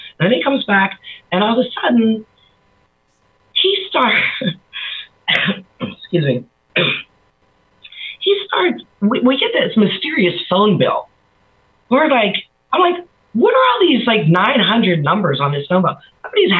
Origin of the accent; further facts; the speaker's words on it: Pittsburgh, Pennsylvania, United States; I grew up in Pittsburgh, youngest of 5 kids.